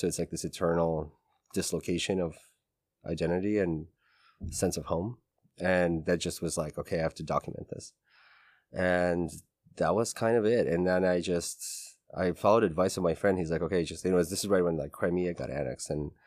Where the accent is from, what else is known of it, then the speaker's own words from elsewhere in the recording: Moscow, Russia; because that's the state I remember growing up in Moscow in the 90s.